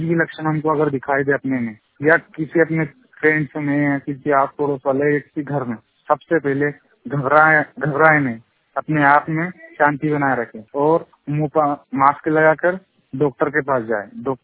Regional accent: Khilchipur, Madhya Pradesh, India; मैं खिलचीपुर से बात कर रहा हूँ। मैं जिला राजगढ़ से हूँ।

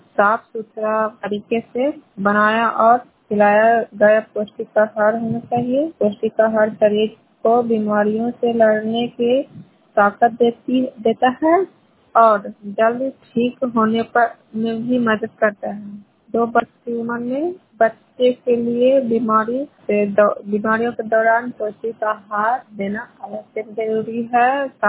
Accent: Bihar, India; मैं nuclear block से हूँ, नालंदा जिले से हूँ।

